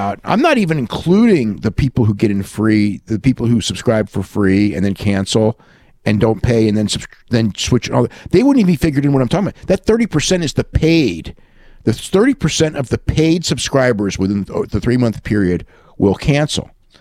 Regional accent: United States; your initial reaction as an American going over there seeing

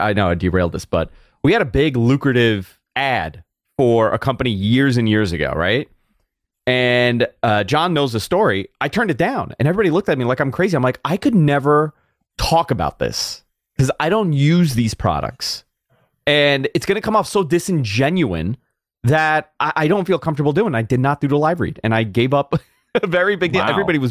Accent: Queens, New York, United States; Growing up in Queens, you are led with promises and you die with disappointment.

